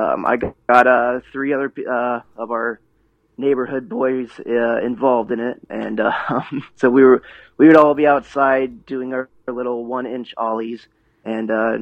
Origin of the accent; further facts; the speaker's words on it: Indiana, United States; I'm from, I was born and raised in Indiana.